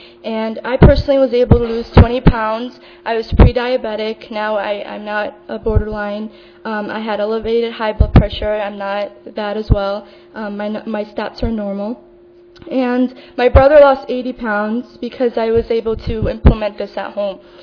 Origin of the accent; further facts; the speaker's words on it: Connecticut, United States; I'm actually from Connecticut.